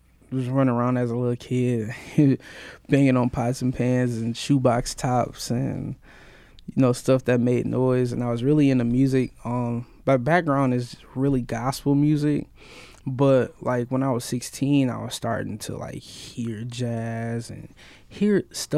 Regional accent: Flint, Michigan, United States; I grew up in Flint, Michigan. I'm from Flint, Michigan.

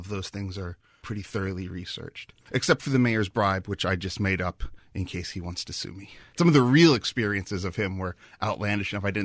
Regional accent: Niagara Falls, New York, United States; I grew up just outside of Niagara Falls, and I watched a city die over the course of a couple decades.

